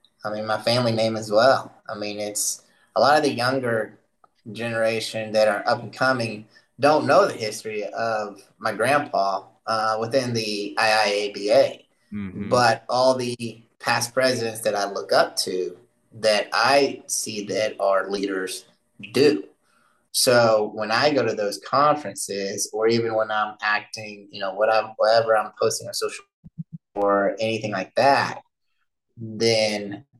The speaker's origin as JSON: {"language": "English", "town": "Stillwater", "country": "United States", "tie": "born or raised there", "said": "I went to a little independent agency in my hometown of Stillwater"}